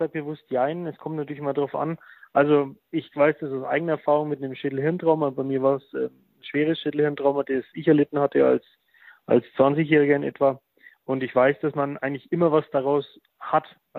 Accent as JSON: {"language": "German", "region": "Bavaria", "country": "Germany", "said": "Für mich ist es natürlich schwierig, ich komme aus Bayern"}